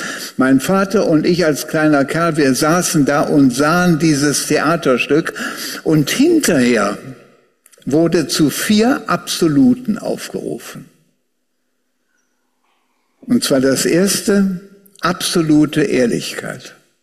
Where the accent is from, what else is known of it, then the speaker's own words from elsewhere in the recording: Wuppertal, North Rhine-Westphalia, Germany; eigentlich ist Wuppertal meine Heimatstadt. Und ich bin da oben in Ronsdorf groß geworden. Und als ich 6 oder 7 Jahre alt war, da ist mein Vater mit mir nach Elberfeld gegangen.